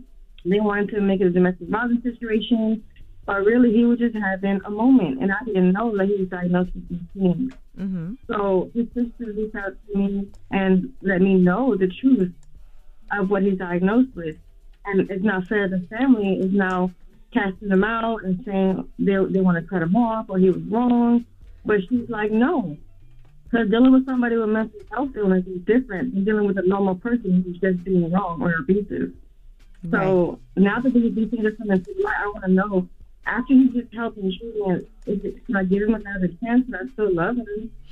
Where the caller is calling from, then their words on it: Miami, Florida, United States; I'm calling from Miami, Florida.